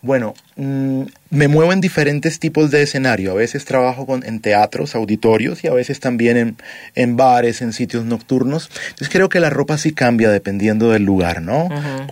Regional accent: Bucaramanga, Santander, Colombia; born there; Que es de donde yo nací, sí.

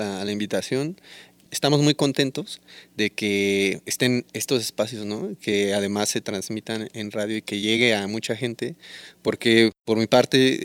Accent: Mexico; reivindicarnos como mexicanos

